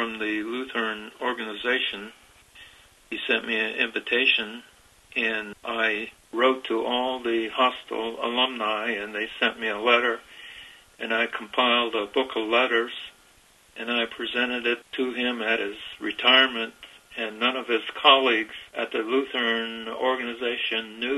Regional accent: California, United States; He had to teach me how to do that because I was from California.

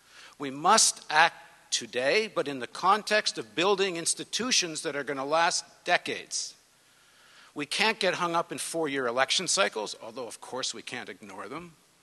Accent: Canada; I'm Canadian, but half of our group now is based in U.S.

